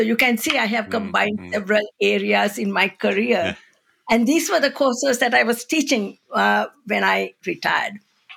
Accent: Sri Lanka; moved away as an adult; So when I left my home country, Sri Lanka, in 1980 to pursue further education in the US

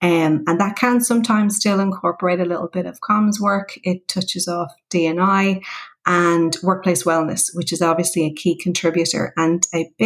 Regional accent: Dublin, Leinster, Ireland; now in Wicklow, Ireland; So no, I'm in County Wicklow. So I'm originally from Dublin, but I moved to Wicklow about 3 years ago, which is just south of Dublin. So I'm in a lovely place by the sea.

